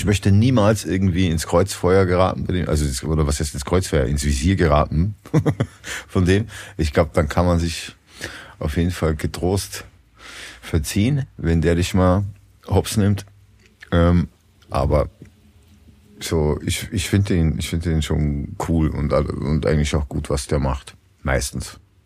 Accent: Upper Austria, Austria; die sprechen halt einen Slang, den verstehe ich als Oberösterreicher auch nicht mehr.

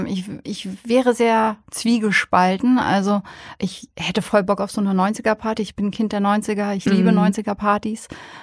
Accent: Berlin, Germany; Nein, ich komme tatsächlich aus Berlin ursprünglich.

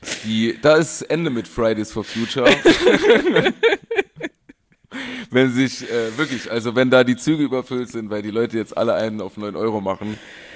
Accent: Germany; Ich bin Deutscher, ich will Symbolpolitik.

